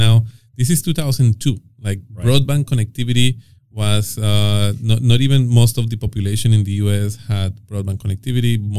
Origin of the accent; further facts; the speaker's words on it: Colombia; And we are from Colombia, my wife and I, so she was doing voiceovers in Spanish primarily back then.